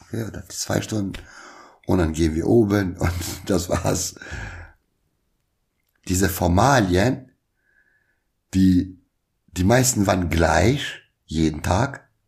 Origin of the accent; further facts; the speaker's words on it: Kosovo; Nee, vom Kosovo, aber ich habe einen kosovarischen Pass.